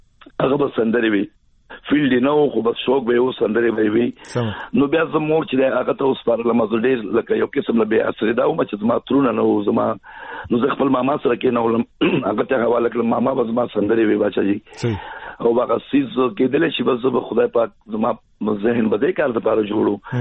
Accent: Peshawar, Khyber Pakhtunkhwa, Pakistan; زه په پیښور کې پیدا شوی یم، لوی شوی یم، او زما د پیدایش کال اوبه وایم زه په یو اویا کې پیدا شوی یم.

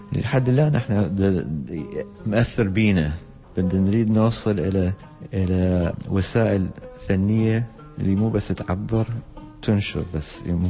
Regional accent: Iraq; بس الهوية الشخصية يعني كعراقي

